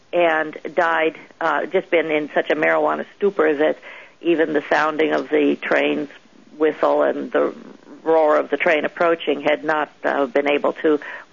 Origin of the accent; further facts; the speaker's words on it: Colorado, United States; also born or lived in Chicago; now in Arkansas, United States; No, I was born in Chicago and I grew up in Colorado.